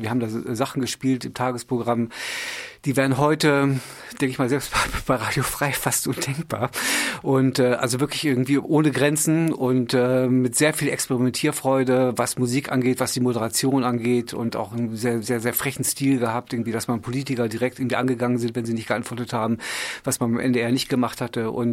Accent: Rinteln, Lower Saxony, Germany; in meiner alten Heimatstadt Rinteln.

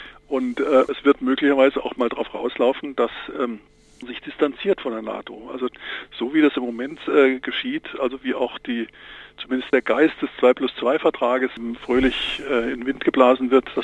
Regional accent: West Germany, Germany; Ich bin selber im Westen aufgewachsen

